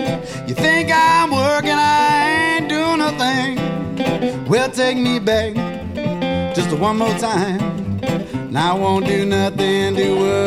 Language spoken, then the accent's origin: English; Des Moines, Iowa, United States; Yep, I was born and raised in Des Moines, and I live just north of Des Moines now in southeast Story County, so I've been here pretty much, I've been here my whole life.